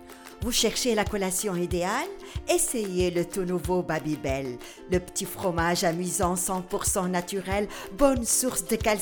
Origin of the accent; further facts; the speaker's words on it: Iran; C'était en Iran en 1979. J'avais 10 ans. Cette année-là, dans mon pays natal, il y eut une révolution qui fut appelée plus tard la révolution islamiste.